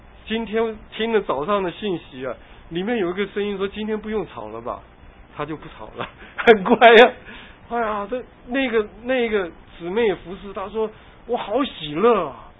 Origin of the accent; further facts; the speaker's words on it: China; 这个凤仙花就是我们中国人讲的紫荚花。啊，我们小的时候，我们院子周围很多的女孩子就把它摘下来了